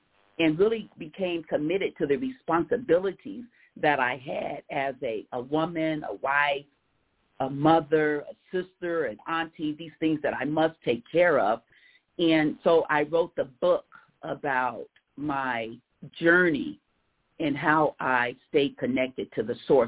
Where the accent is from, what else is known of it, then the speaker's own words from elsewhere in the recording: San Diego, California, United States; But I had only been in San Diego for a year. I'm originally from San Diego.